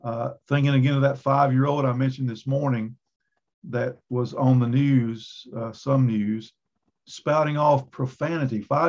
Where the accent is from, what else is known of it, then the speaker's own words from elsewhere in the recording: Tryon, North Carolina, United States; There, I grew up in Tryon. I think it was a blessing.